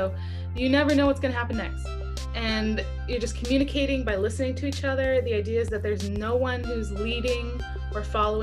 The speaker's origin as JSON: {"language": "English", "town": "Santa Barbara", "region": "California", "country": "United States", "tie": "born or raised there", "also_born_or_lived": "Vermont", "said": "Yep, I was born and raised in Santa Barbara."}